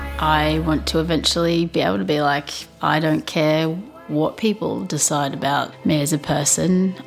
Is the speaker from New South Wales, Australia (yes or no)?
no; Daylesford, Victoria, Australia; I'm from Daylesford and I'm this week's Triple J Unearthed Feature Artist.